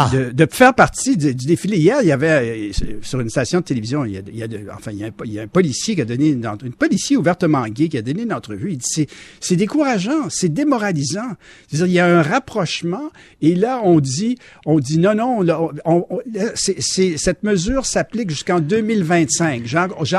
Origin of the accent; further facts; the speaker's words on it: Quebec City, Quebec, Canada; Je me rappelle dans mon enfance à Québec, à Sillery, on avait retrouvé un tigre dans une maison.